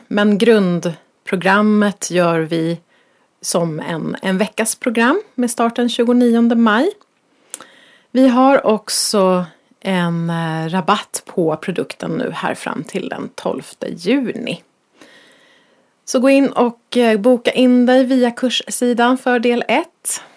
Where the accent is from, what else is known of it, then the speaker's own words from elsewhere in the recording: Stockholm, Stockholm County, Sweden; Jag är ju stockholmare i grunden